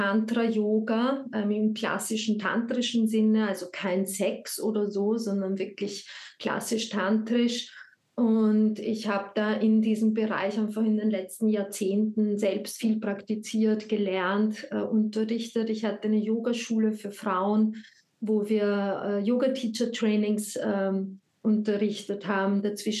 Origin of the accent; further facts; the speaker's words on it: Vienna, Austria; also born or lived in Mexico; in einem Monat werde ich 45. Das heißt, da liegt schon ein bisschen ein Weg hinter mir. Ich bin in Wien geboren und habe dann hier bin ich aufgewachsen